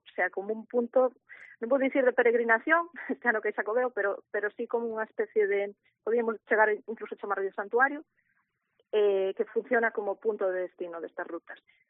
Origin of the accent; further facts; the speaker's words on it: Caldas de Reis, Galicia, Spain; porque eu son de Caldas de Reis.